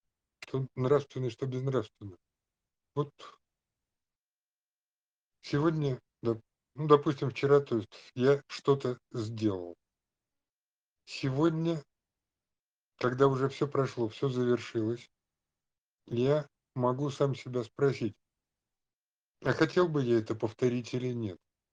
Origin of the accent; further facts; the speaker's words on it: Moscow, Russia; Ну, я коренной москвич